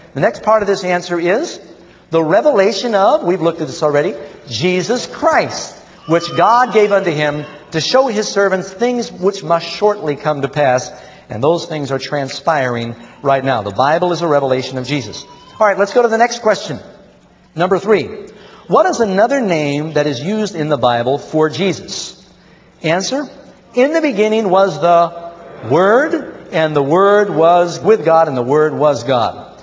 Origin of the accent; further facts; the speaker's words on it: New York City, New York, United States; Now, when I grew up here in New York City, my father and mother divorced when I was 3 years old